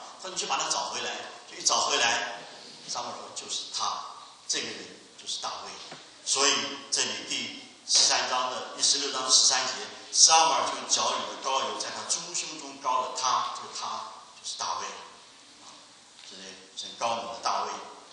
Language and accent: Chinese; China; 后裔哈，在我们中国人呢，第一个 观念，这个后裔绝对不会是一个